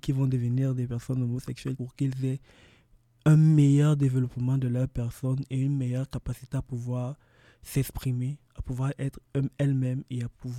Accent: Cameroon; chez nous au Cameroun, la corruption, c'est quelque chose de très, très facile

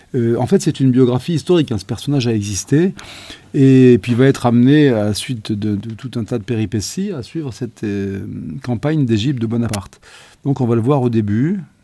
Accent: Algiers, Algiers Province, Algeria; born there; Moi-même, on l'a dit, je suis né à Alger. J'ai eu l'occasion de retourner en Algérie de très, très nombreuses fois.

